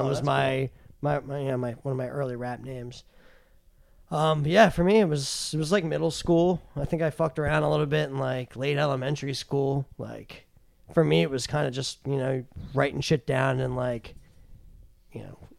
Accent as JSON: {"language": "English", "region": "New Jersey", "country": "United States", "tie": "born or raised there", "said": "I grew up in New Jersey, South Jersey, like it's basically the suburbs of Philadelphia."}